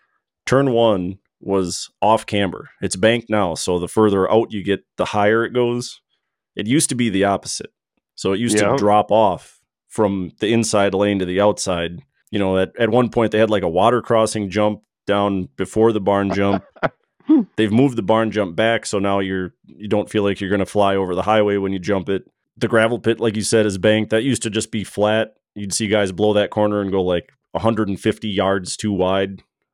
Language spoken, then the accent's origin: English; Crandon, Wisconsin, United States; I'm excited to get back to Crandon. I'm excited to get to my hometown.